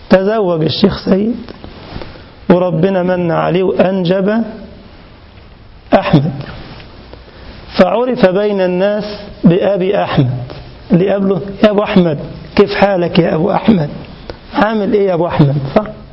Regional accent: Egypt; عندنا في مصر مثلا تقال لمن اتصف بالعلم، او لكبير سن له الوقار والاحترام.

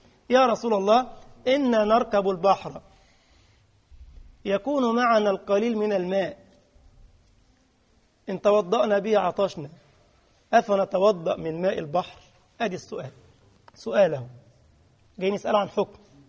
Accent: Egypt; now in Europe; أول لما جيت طبعا أنا جاي من مصر، معرفش بقى اللهجات والجنسيات اللي هنا، 40 جنسية في أوروبا هنا

